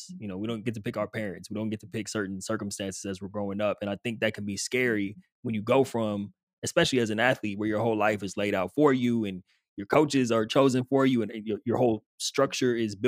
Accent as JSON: {"language": "English", "region": "West Coast", "country": "United States", "tie": "born or raised there", "said": "growing up on the West Coast"}